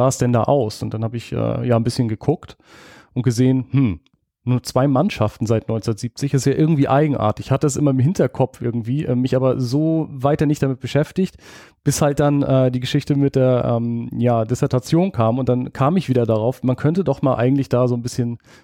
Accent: Lübeck, Schleswig-Holstein, Germany; ich komme aus Lübeck

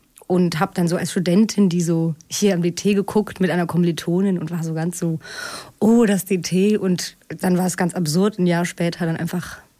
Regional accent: Switzerland; ich komme aus der Schweiz und in Basel und auch so in Bern.

